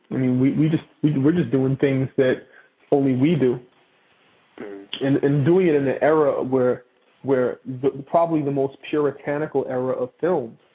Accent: Boston, Massachusetts, United States; I mean, when I was a kid, I mean, you know, growing up in Boston, having access to porn was not the easiest thing.

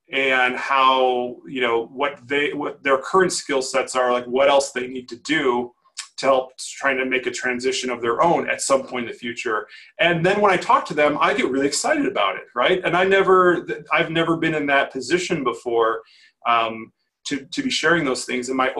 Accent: Chicago, Illinois, United States; We're doing a JV of a 50-unit apartment building here in my hometown of Chicago

